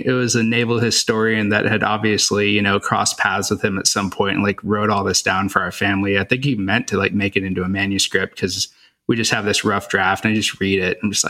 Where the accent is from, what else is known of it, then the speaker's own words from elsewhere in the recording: Hot Springs, Arkansas, United States; I grew up in Hot Springs, Arkansas. I attended Louisiana Tech.